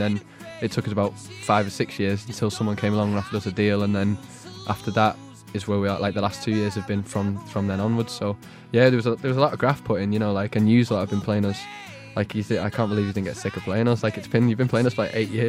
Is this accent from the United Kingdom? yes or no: yes; North West England, United Kingdom; now in London, United Kingdom; So, like, I'm from just outside of Liverpool